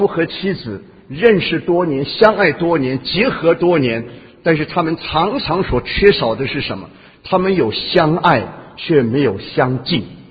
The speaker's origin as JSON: {"language": "Chinese", "country": "Taiwan", "lives_now": "United States", "said": "我们从台湾来的人都知道有一个921大地震，我们在美国人都我们在美国的人都知道有个911纽约的这个大灾难。"}